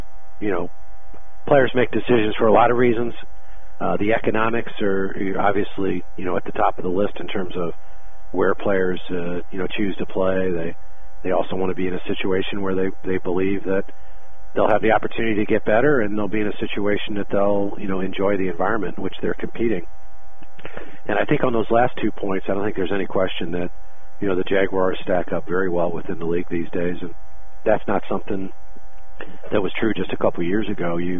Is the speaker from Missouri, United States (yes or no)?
yes; St. Louis, Missouri, United States; now in Jacksonville, United States; You know, I grew up in St. Louis and raised our children there, and Blaine is from St. Louis